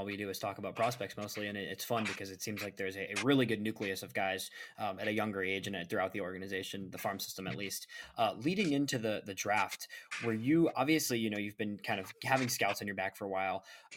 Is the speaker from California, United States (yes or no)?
no; Illinois, United States; I think Illinois, I mean, I grew up in Illinois playing in that, you know, baseball